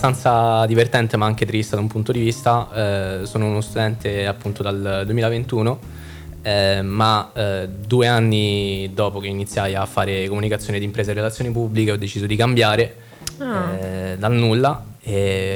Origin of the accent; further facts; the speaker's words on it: Rome, Lazio, Italy; Io sono di Roma all'Euro, Roma.